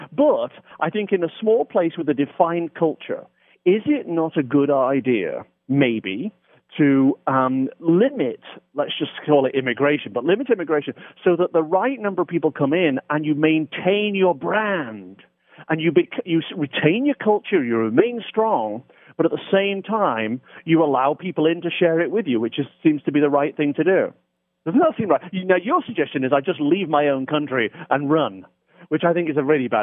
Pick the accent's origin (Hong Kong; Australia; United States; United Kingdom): United Kingdom; I'm British. Okay, that's part of my brand is I'm British.